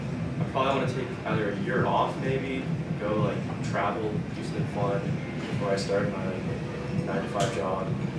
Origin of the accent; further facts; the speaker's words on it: Austin, Texas, United States; Oh, Texas. Edge of Austin, so like a spice group.